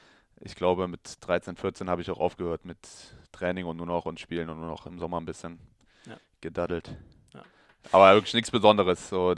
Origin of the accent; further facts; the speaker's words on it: North Rhine-Westphalia, Germany; hier bin ich ja in der Nähe von Köln aufgewachsen.